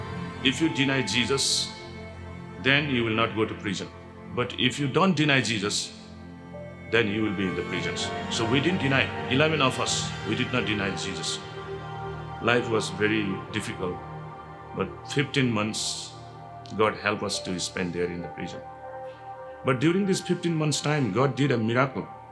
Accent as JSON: {"language": "English", "region": "Chirang", "country": "Bhutan", "second_language": "English", "said": "I am from Bhutan. Bhutan is south of China and north of India, in between China and India. I was living in Chirang, Bhutan, one of the very small village."}